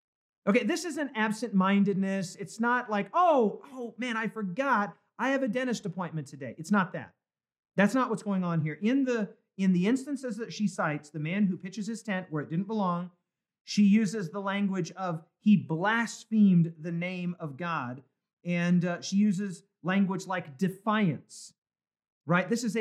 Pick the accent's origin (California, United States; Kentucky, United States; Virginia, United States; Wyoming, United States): Wyoming, United States; That's where I'm from. Born and raised in Wyoming, went to school in Wyoming. Windy, windy, windy.